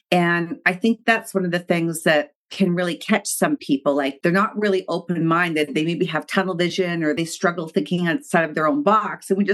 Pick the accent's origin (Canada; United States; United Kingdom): Canada; I'm Canadian